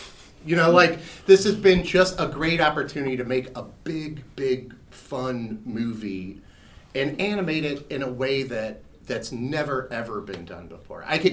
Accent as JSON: {"language": "English", "region": "Illinois", "country": "United States", "tie": "born or raised there", "said": "one of the things where I grew up outside of Chicago, I learned a lot about LA from different things"}